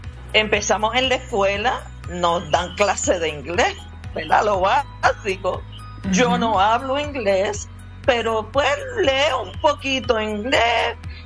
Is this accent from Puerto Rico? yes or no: yes; Puerto Rico; nosotros, la historia cuenta, somos parte de Estados Unidos porque hubo una guerra, pues, contra los españoles.